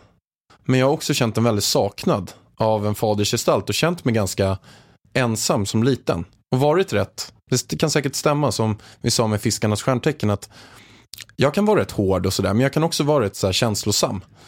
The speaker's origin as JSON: {"language": "Swedish", "town": "Haninge", "region": "Stockholm County", "country": "Sweden", "tie": "born or raised there", "said": "jag är uppväxt i Haninge i grunden, en förort utanför Stockholm."}